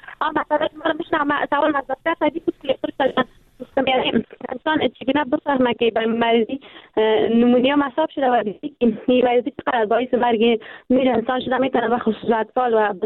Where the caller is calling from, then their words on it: Kabul, Afghanistan; فعلا از کابل صحبت میکنم.